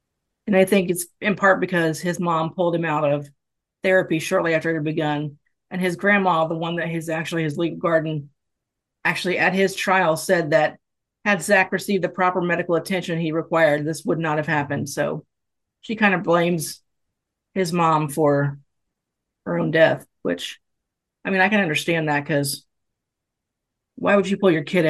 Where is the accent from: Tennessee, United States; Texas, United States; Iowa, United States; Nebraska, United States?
Tennessee, United States; Because, I mean, I grew up in Tennessee with guns.